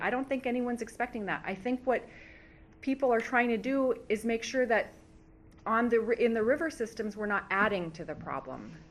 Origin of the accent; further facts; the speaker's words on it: Bethel, Alaska, United States; I'm from Bethel. I'm a member of the Utsararmiut Native Council.